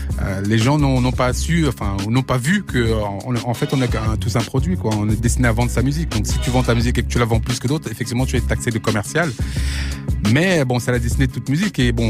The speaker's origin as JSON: {"language": "French", "town": "Bobigny", "region": "Île-de-France", "country": "France", "said": "moi, je viens de Bobigny et puis je voulais aussi venir avec ma bande."}